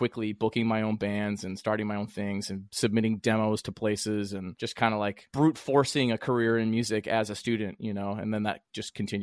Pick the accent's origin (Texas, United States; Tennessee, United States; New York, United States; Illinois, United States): Illinois, United States; I applied at Northern Illinois Illinois University because I was from Illinois and I knew I would get in-state tuition.